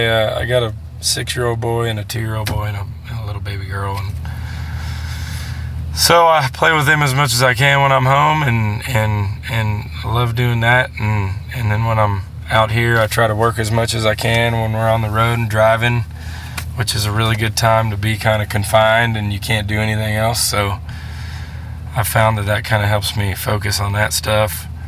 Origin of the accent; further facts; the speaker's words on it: Austin, Texas, United States; Yeah, man, I grew up in Austin, so I went to school in San Antonio, but I live in west of town